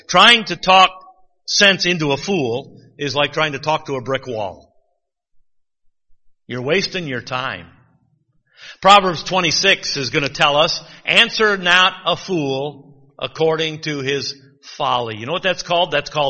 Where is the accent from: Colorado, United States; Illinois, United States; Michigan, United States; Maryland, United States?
Michigan, United States; accent: Michigan; My Michigan accent throws you off.